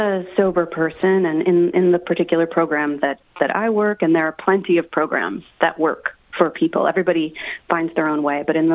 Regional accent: New Jersey, United States; I mean, I'm from Jersey. I can go off.

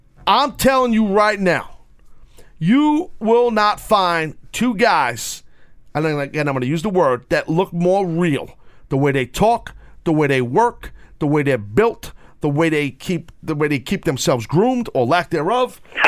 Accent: Brooklyn, New York, United States; accent: Brooklynese; And you know what, I've had people knock me for my Brooklynese accent.

